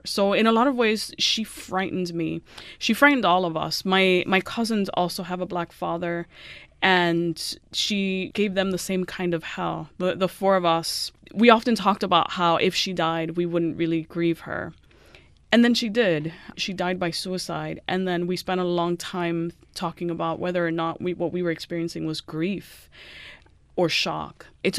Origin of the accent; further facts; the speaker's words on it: Miami Beach, Florida, United States; And I was a closeted queer kid growing up in Miami Beach, which later became kind of like a gay mecca